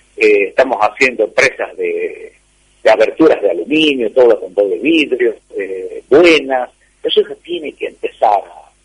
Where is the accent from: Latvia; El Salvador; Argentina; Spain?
Argentina; La Rioja; somos los riojanos los importantes.